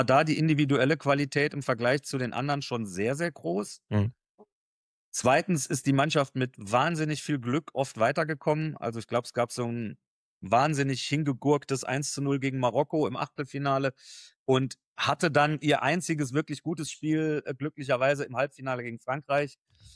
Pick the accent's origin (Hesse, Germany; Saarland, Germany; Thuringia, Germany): Saarland, Germany; born there; als gebürtiger Saarländer